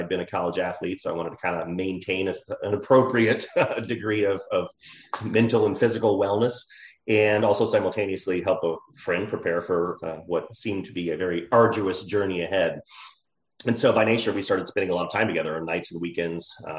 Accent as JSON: {"language": "English", "town": "Dallas", "region": "Texas", "country": "United States", "tie": "born or raised there", "said": "And so I grew up in Dallas, did my undergraduate education at Southern Methodist University, studied at Oxford University in England as well"}